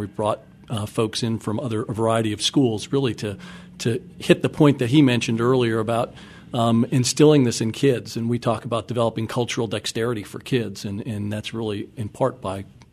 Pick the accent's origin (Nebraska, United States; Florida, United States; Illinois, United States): Illinois, United States; Chicago; my experience growing up in Chicago, by the way